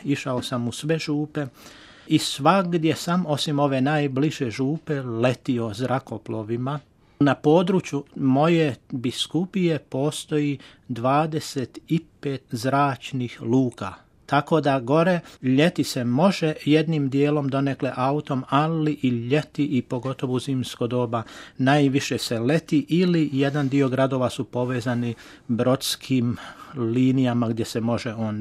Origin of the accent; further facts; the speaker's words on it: Kotor Varoš, Republika Srpska, Bosnia & Herzegovina; Moja rodna župa je Kotor Varoš u Banjalučkoj biskupiji, jedno malo selo uz rijeku Vrbanju, Novo selo.